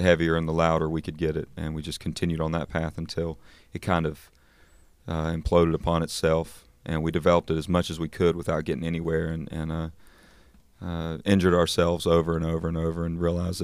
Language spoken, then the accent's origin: English; North Carolina, United States; Well, where we grew up in North Carolina is not really that rich in bluegrass necessarily.